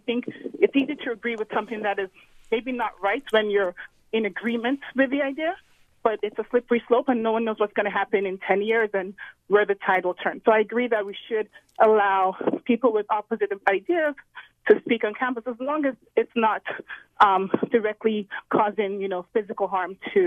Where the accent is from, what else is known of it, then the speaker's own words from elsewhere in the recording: Nigeria; moved away as an adult; now in United States; I'm black. I'm a Nigerian immigrant and went to college in the U.S., came to the U.S. for college and stayed on.